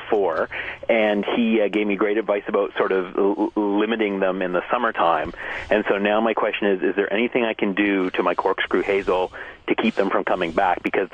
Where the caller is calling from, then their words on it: Brantford, Ontario, Canada; I'm in Brantford.